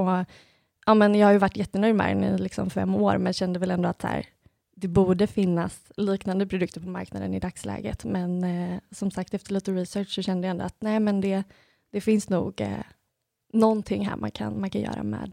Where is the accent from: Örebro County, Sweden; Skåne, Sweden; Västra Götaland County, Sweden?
Västra Götaland County, Sweden; Gothenburg; moved away as an adult; now in Stockholm, Sweden; när vi skulle flytta upp till Stockholm från Göteborg då, där jag kommer ifrån för 1 år sedan som sagt